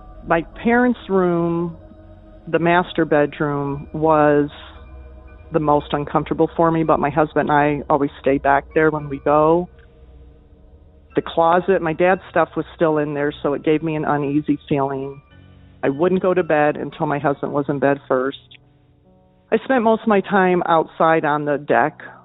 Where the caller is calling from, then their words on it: Arizona, United States; I'm calling from Arizona.